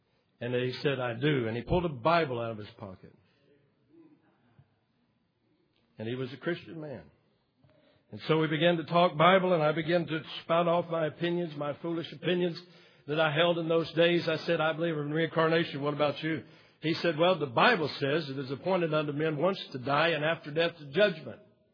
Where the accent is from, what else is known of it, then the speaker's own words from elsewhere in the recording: Lakeland, Florida, United States; And I said, "Well, I'm probably going to Lakeland. That's my hometown.